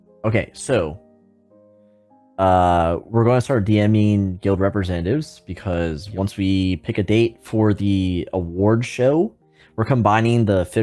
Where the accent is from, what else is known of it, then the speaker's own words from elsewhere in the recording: St. Petersburg, Florida, United States; which I'm from St. Pete, so like I saw … live all the time in downtown, like 10 minutes from my house.